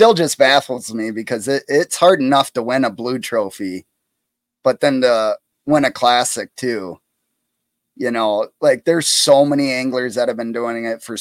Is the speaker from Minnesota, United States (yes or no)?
yes; Minnesota, United States; we're from Minnesota, which is technically walleye country